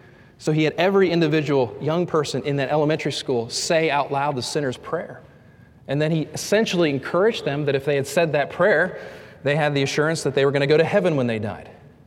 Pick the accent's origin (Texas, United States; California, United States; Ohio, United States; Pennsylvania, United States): Pennsylvania, United States; Pittsburgh; because I grew up in the Pittsburgh area, everybody was a Steelers fan.